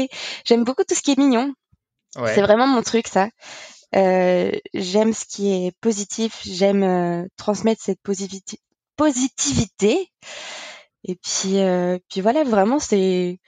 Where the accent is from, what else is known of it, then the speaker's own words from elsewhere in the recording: Normandy, France; Je suis normande. J'ai 23 ans. Je vais bientôt sur mes 24.